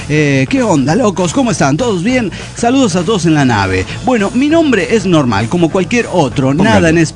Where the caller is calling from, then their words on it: Chiapas, Mexico; de Tudlautier, Chiapas, México.